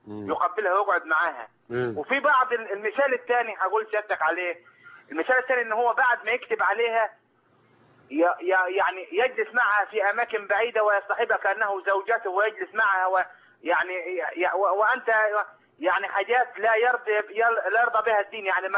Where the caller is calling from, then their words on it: Sohag, Sohag Governorate, Egypt; انا اكلمك من سوهاج.